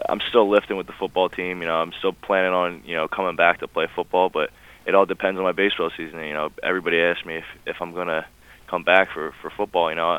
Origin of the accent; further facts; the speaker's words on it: Cape May, New Jersey, United States; Now, I'm from a small town in New Jersey, you know, South Jersey. I'm from Cape May